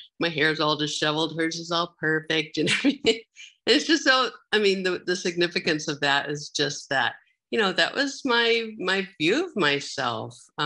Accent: Seattle, Washington, United States; I grew up in Seattle. My mom's from the Bay Area. My dad was from Seattle area.

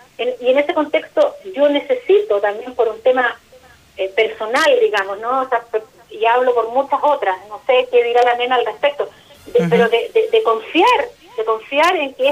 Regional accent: Chile; Yo creo que como sociedad chilena no lo queríamos ver

